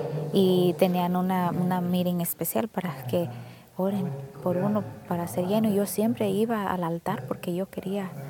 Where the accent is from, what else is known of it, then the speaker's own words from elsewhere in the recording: Spokane, Washington, United States; Y ahí es donde yo crecí, en Spokane.